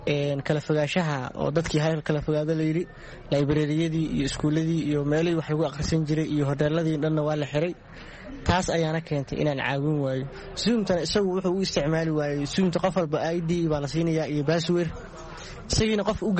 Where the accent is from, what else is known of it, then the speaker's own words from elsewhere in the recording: Mogadishu, Banaadir, Somalia; now in Borama, Somalia; halkii aan waxaan u laabtay halkii aan ka imid muqdishoan tegey hadda markuu idlaaday bishii sebtembar ayaana boorama ku soo laabanay